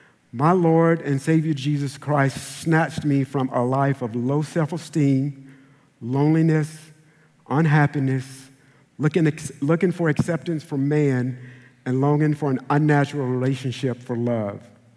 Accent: Texas, United States; I grew up in East Texas.

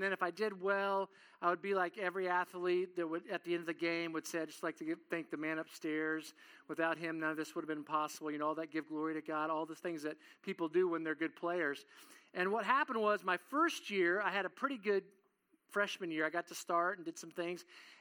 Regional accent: Kansas, United States; moved away; also born or lived in Oklahoma; because I grew up in Kansas first, and then I moved to Oklahoma.

